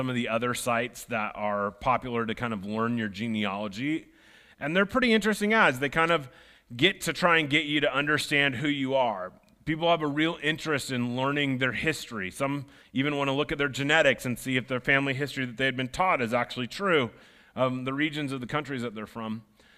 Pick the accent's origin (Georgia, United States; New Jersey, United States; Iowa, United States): Iowa, United States; I grew up in Iowa, they lived on a farm